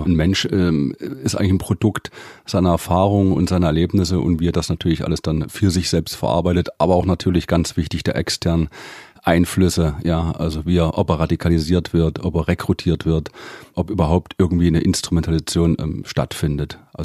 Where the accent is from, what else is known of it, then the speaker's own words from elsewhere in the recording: Delitzsch, Saxony, Germany; Das ist eine Kleinstadt bei Leipzig, Delitzsch. Ja, so 25.000 Einwohner und da, ja, das ist ja fast damals schon ein Dorf gewesen, da kennt jeder jeden dann.